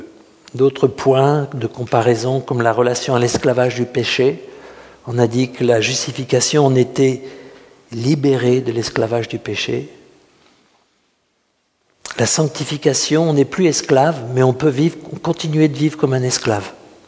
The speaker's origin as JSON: {"language": "French", "country": "France", "accent": "French", "said": "J'aurais peu à peu perdu mon accent français"}